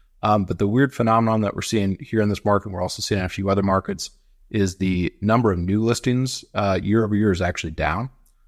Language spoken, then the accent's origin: English; California, United States; now in Georgia, United States; So I've been here for about 16 years, but I'm originally from California. So happy to call Georgia home and love living here.